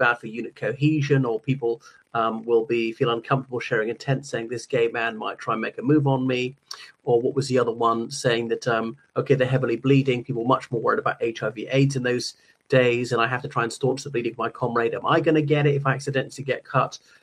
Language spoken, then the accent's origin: English; Ireland; from Ireland.